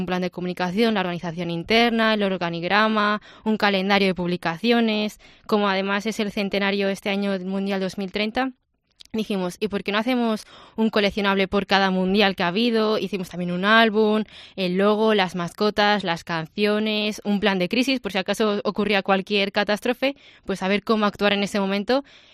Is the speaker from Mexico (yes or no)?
no; Valladolid, Castile and León, Spain; somos cuatro vallisoletanas que estamos aquí